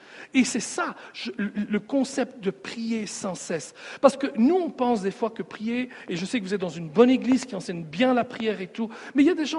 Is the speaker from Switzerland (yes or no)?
no; Sicily, Italy; Moi, je viens de la Sicile, hein, attention. Hein. On est plein de couteaux en Sicile, hein.